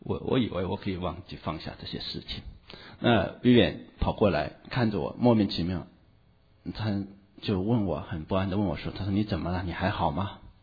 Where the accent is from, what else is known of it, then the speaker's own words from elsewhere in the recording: Hunan, China; 我们很不容易从北方回到了这个家里面，一路上这个坐火车坐了2天2夜到武汉，再也下不去了。我们湖南人太彪悍了